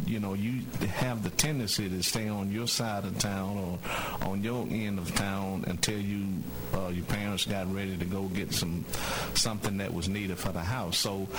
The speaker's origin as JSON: {"language": "English", "town": "Phenix City", "region": "Alabama", "country": "United States", "tie": "born or raised there", "also_born_or_lived": "Columbus", "said": "So even though I was born in Columbus, but our residents were in Phenix City. So I grew up in Phenix City."}